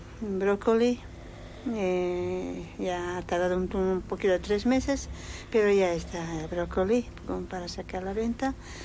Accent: La Paz, Bolivia; now in Cochabamba, Bolivia; yo soy de La Paz y casi no conocía mucho las acelgas, espinacas, no, pero cuando me vine ya estoy acá de 16 años, aquí en Cochabamba.

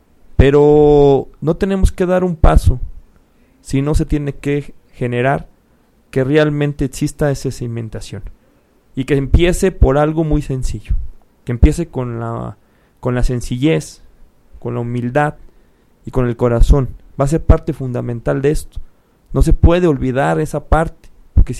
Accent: Guadalajara, Jalisco, Mexico; Somos únicos, los tapatíos somos únicos en el país.

